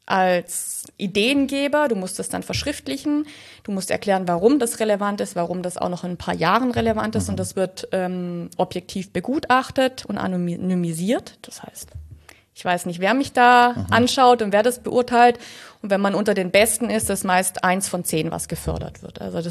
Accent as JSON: {"language": "German", "region": "Baden-Württemberg", "country": "Germany", "said": "Ich bin aus dem Schwarzwald ursprünglich, ganz simpel, aus einem 800-Einwohner-Dorf."}